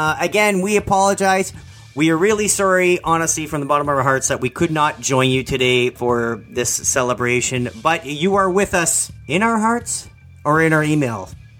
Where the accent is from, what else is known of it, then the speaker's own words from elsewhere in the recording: Canada; We are Canadian, and we're supposed to be projecting this polite Canadian image.